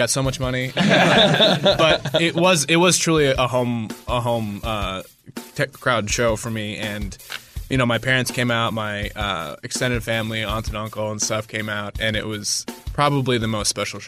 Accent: Marshall, Minnesota, United States; From my hometown, I'm from, like, 3 hours southwest of Minneapolis in a small town called Marshall

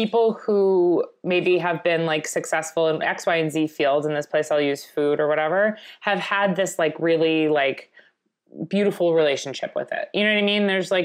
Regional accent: Long Island, New York, United States; growing up in Long Island and, you know, my dad's family was half Italian. And just being in Long Island in general, you have a lot of Italian-American food.

